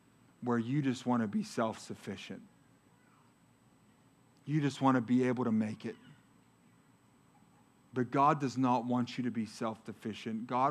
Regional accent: Pennsylvania, United States; I'm a recovering number threer. Born and raised in the Mon Valley.

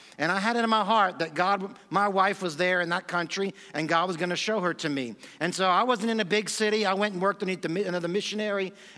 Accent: New Orleans, Louisiana, United States; also born or lived in Southeast Asia; I'm from the New Orleans area, was born and raised there. I spent most of my ministry years in Southeast Asia, planting churches there among the unreached peoples in Southeast Asia.

